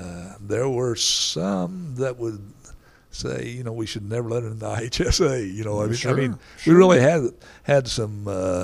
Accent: Sullivan, United States; we had one black in my class at Sullivan.

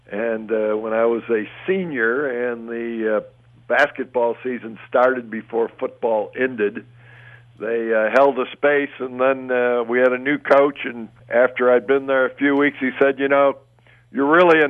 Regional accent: Michigan City, Indiana, United States; Yes, up right at the tip of Lake Michigan.

